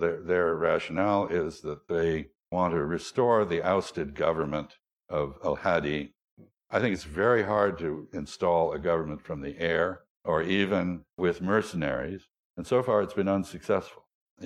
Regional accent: Rhode Island, United States; I'm from Rhode Island, and you know, I've always thought we had a war with Massachusetts in the 17th century.

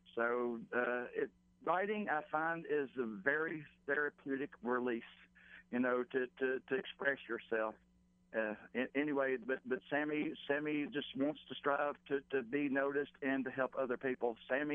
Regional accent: South Carolina, United States; born or raised there; also born or lived in Virginia

